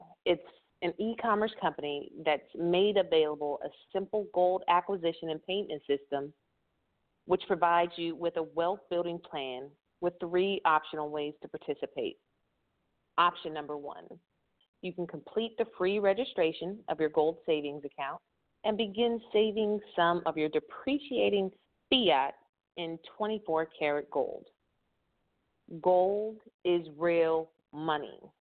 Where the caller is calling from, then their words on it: Grovetown, Georgia, United States; I am calling from Grovetown, Georgia.